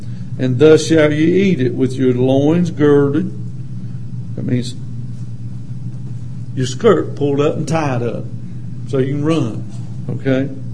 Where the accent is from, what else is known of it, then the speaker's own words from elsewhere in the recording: the South, United States; Of course, I was raised in the South and taught better than to interrupt people.